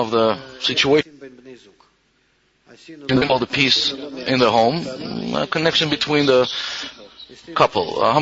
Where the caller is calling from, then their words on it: Ashdod, Southern District, Israel; right now I'm from Ashdod